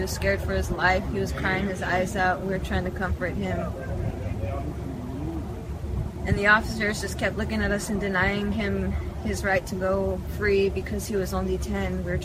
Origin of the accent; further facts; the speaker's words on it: Dulce, New Mexico, United States; I'm from the Hickory Apache Nation in Dulce, New Mexico.